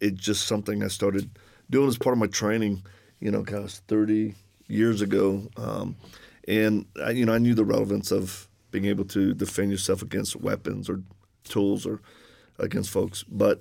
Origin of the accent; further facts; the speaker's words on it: Louisiana, United States; accent: Cajun; I'm from Louisiana originally. So if people detect an accent, that's the Cajun one.